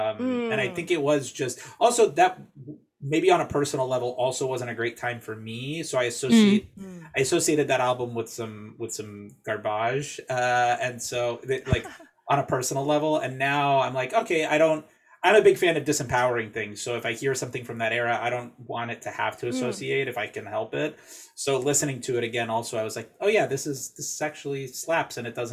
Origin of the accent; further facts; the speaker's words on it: Fort Lauderdale, Florida, United States; So I'm from Fort Lauderdale, but I went to college in Boca Raton